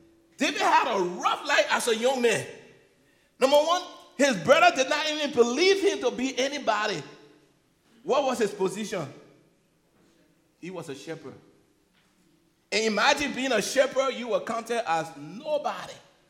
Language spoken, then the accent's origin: English; Liberia; And I grew up in Liberia in Africa.